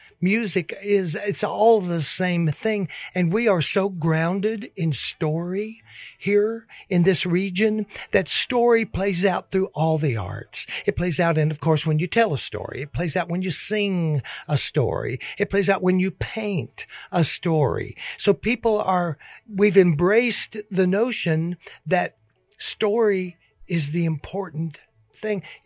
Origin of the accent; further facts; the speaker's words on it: Tennessee, United States; We wrote it about growing up in East Tennessee in the 50s and 60s.